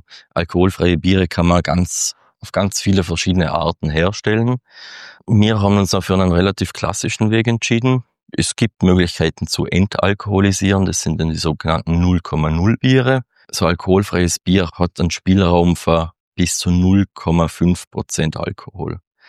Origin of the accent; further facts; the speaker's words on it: Vorarlberg, Austria; ich bin da ziemlich in der Nähe aufgewachsen